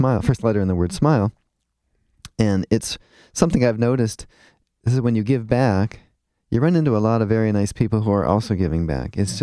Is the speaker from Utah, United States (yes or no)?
no; Twinsburg, Ohio, United States; I grew up in Twinsburg, so that's up in the Cleveland area.